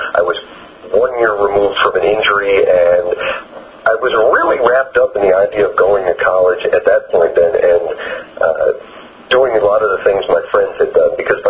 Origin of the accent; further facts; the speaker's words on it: Hollywood, Florida, United States; I grew up in Hollywood, Florida, and I was a bowler, of all things, when I was a little boy.